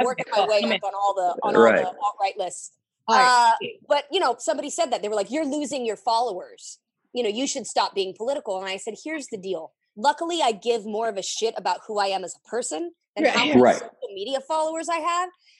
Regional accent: United States; I wouldn't feel as an American okay in allowing this to continue on without stating my vehement disapproval of what is going on. And thank God that this is the country where we get to do that.

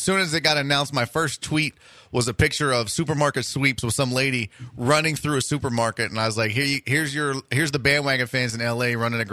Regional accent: Texas, United States; I'm Texan, so I pronounce everything wrong.

